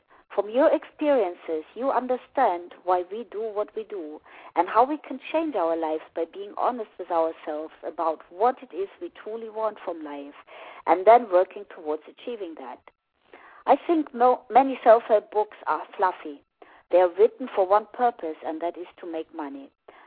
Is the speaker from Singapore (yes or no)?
no; Russia; English is a second language; now in United States; I'm from Russia, and to go to the United States was my burning desire. But we had no money and no visa.